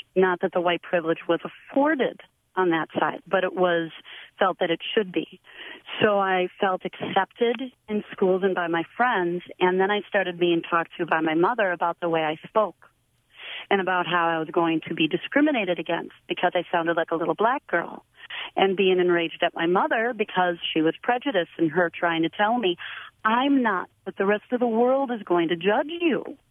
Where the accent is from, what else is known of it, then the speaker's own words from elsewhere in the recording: Milwaukee, Wisconsin, United States; I grew up white in Milwaukee with a single mom in the Milwaukee public school system.